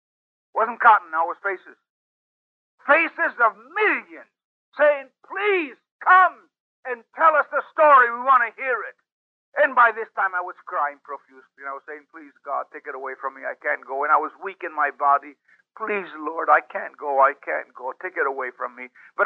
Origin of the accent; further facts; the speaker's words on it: Puerto Rico; born there; I was born in Puerto Rico of missionary parents back in 1921.